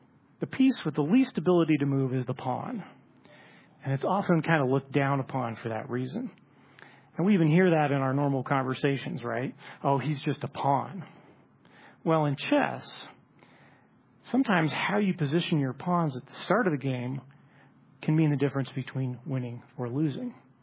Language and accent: English; Los Angeles, California, United States; Overall, 1984 was kind of a fun year to be a kid growing up in Los Angeles where I did.